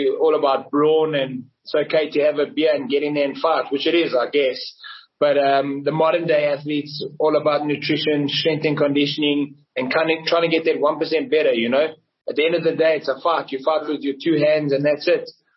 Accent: South Africa; Like I said, I'm proudly South African. I'm in no rush to go anywhere else besides stay here at home

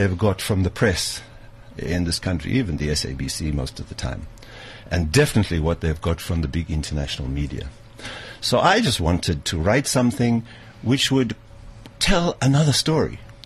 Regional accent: South Africa; I'm a South African.

